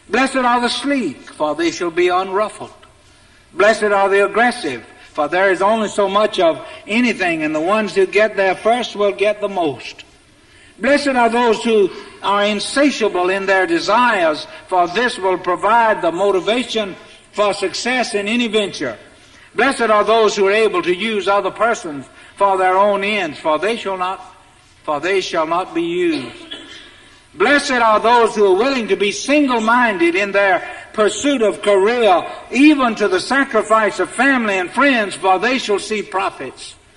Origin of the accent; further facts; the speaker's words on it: Workman's Crossroad, South Carolina, United States; now in Atlanta, United States; I came from Workman's Crossroad, just north of Puddin' Swamp, south of New Zion. And the major metropolitan area is King Street.